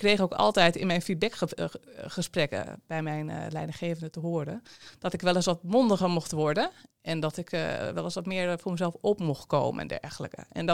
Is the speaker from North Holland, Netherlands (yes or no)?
no; Friesland, Netherlands; want ik ben Fries, dus ik ben Mem.